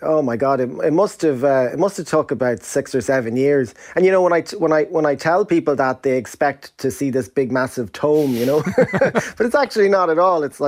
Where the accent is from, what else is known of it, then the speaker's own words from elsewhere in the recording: Ireland; growing up in Ireland